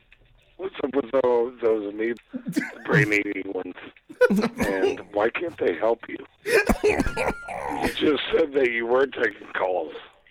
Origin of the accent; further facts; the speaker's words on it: Oklahoma City, Oklahoma, United States; I'm a big fan of the show. I'm from Oklahoma City.